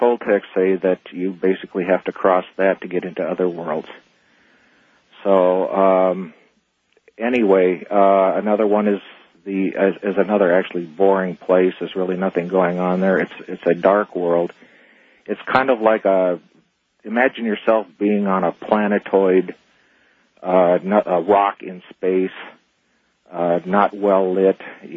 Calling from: Phoenix, Arizona, United States; I'm calling from Phoenix.

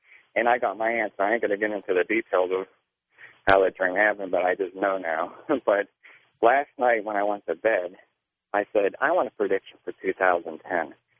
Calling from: Pittsburgh, Pennsylvania, United States; I'm calling from Pittsburgh.

